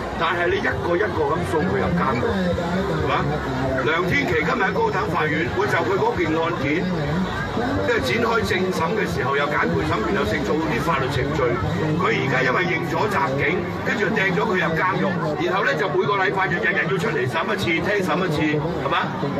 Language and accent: Cantonese; Hong Kong; 但係我哋香港人唔會去諗呢啲嘢嘅